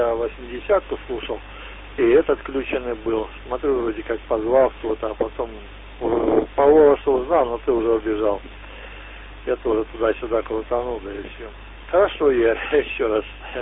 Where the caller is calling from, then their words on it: Antratsyt, Luhansk Oblast, Ukraine; поселок Каменный